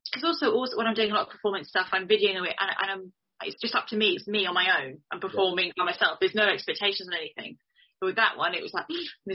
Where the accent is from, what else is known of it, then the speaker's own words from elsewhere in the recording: Eastbourne, South East England, United Kingdom; born there; now in Crawley, United Kingdom; I was born in Eastbourne.